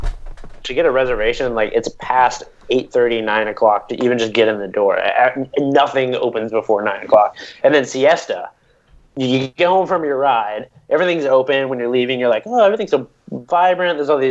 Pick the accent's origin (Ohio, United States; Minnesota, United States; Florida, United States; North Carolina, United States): Florida, United States; because I'm not from New England, I'm from Florida